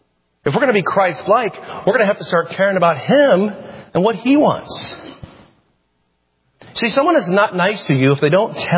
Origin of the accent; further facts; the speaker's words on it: Toledo, Ohio, United States; Sorry to use the term ain't, but we're from Toledo, aren't we? Blue collar. We got no highfalutin people around here.